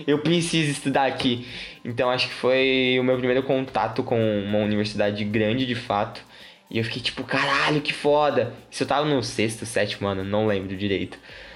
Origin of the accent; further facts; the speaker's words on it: São Paulo, Brazil; Sou do interior de São Paulo, tá, gente? Esqueci de falar isso, mas eu sou do interior de São Paulo, então se eu puxar o R, não liguem.